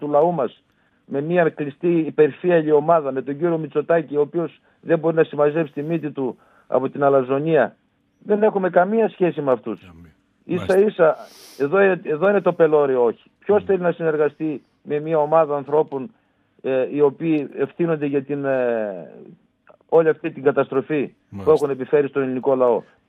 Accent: Central Macedonia, Greece; Όταν ήμουν μικρός στο χωριό μου, στα Πιέρια, αγαπητέ μου, κύριε Τριανταφυλλίδη, ο πατέρας μου...

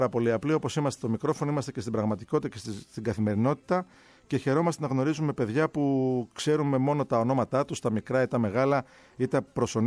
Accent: Greece; Και εγώ που είμαι Έλληνας, το είπα ότι πραγματικά χάρηκα με αυτή τη δήλωση

